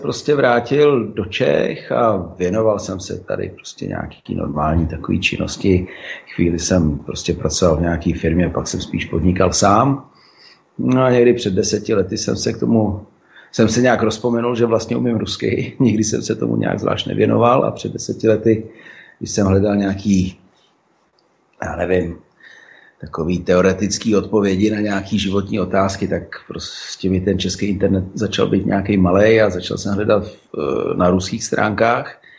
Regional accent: Russia; moved away; No, já jsem strávil mladí dětství v Rusku.

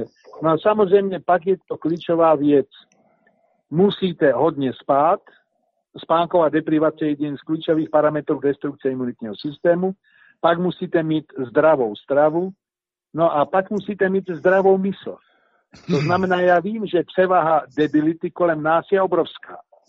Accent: Brno, South Moravian Region, Czechia; A jelikož jsem se sám narodil v Brně, SU Brňák.

